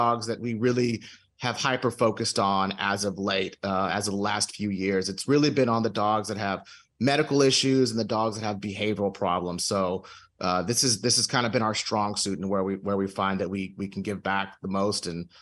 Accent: Houston, Texas, United States; now in Dallas, United States; I'm originally from Houston.

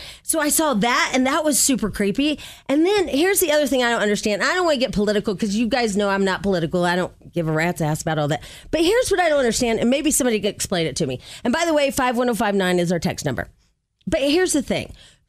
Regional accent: Illinois, United States; Because because I'm from Illinois, I'm on a lot of group chats about Illinois and different websites.

